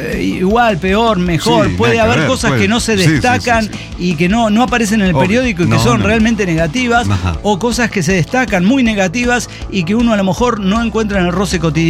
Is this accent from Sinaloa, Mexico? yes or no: yes; Mazatlán, Sinaloa, Mexico; nunca salí de Mazatlán, no sé cómo es afuera.